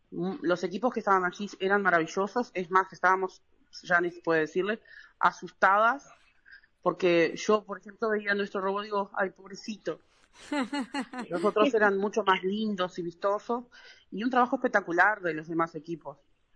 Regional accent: Rivera, Uruguay; now in Caraguatá, Uruguay; que es de donde somos con Yanni, vivimos en Caraguatá, pero somos de Rivera.

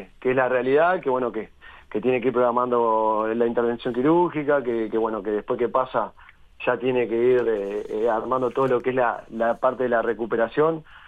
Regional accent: Florida, Uruguay; now in Montevideo, Uruguay; yo soy de Florida y tenía la mutualista allá.

